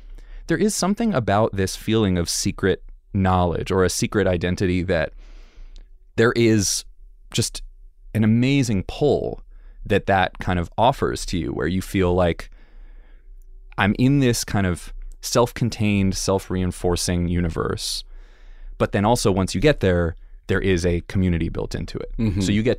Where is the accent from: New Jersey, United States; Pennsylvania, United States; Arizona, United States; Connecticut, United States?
Connecticut, United States; I grew up in the Connecticut suburbs. There's nothing very interesting about the Connecticut suburbs.